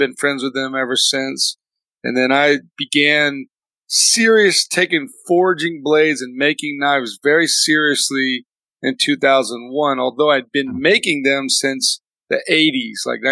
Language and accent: English; Harleyville, South Carolina, United States; the swamp that I grew up in near Charleston, a little place called Harleyville, they never cut those trees.